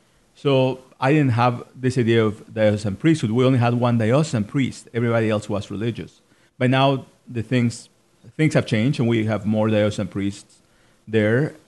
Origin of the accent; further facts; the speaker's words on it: Quintana Roo, Mexico; now in United States; I'm native from Mexico, Southeast Mexico.